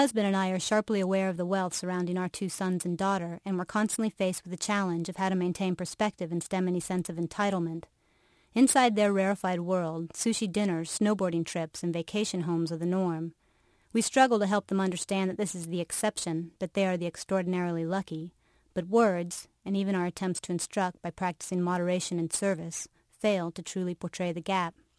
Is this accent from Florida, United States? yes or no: no; Ohio, United States; now in California, United States; I grew up in Ohio, where people ate cheese from plastic wrappers.